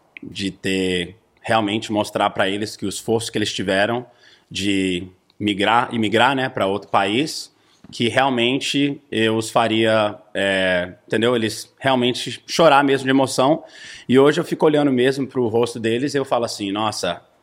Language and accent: Portuguese; United States; Sou gringo, tipo, nascido aqui, só que eu sou muito brasileiro. Na verdade, meus amigos falam que eu sou o americano mais brasileiro que eles conhecem.